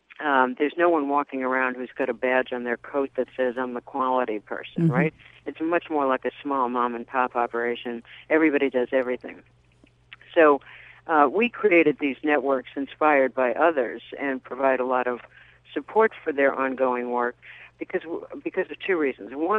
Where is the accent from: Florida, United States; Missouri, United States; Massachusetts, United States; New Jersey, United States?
Massachusetts, United States; I'm from Massachusetts, so I can always quote Tip O'Neill